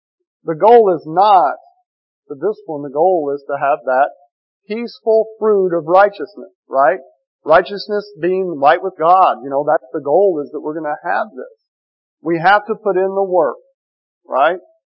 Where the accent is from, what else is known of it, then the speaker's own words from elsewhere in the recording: Giddings, Texas, United States; I grew up in Giddings. I mean, I didn't grow up in a rough place